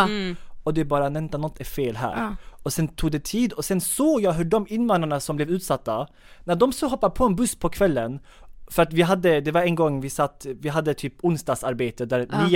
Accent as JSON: {"language": "Swedish", "country": "Sweden", "said": "jag är stolt svensk, jag är född här, jag älskar Sverige"}